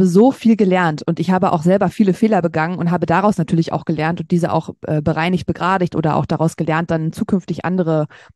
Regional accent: Braunschweig, Lower Saxony, Germany; also born or lived in Berlin; Und bin jetzt mittlerweile, beim letzten Mal haben wir uns noch in Berlin gesehen, nach Braunschweig, meine Heimatstadt, zurückgezogen.

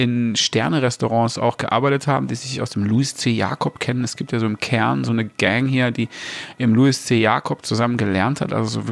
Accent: Ludwigsburg, Baden-Württemberg, Germany; also born or lived in Stuttgart; Ich bin in Ludwigsburg zur Schule gegangen.

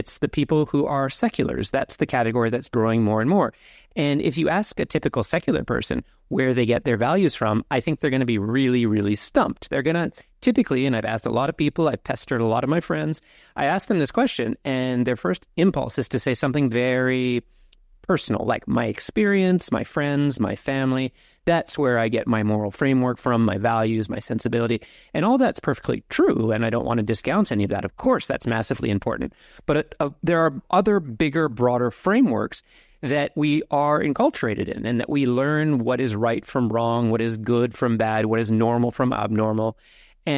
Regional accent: Canada; now in Sydney, Australia; If you have an ear for accent, I'm from Canada, but I live now in Sydney, Australia.

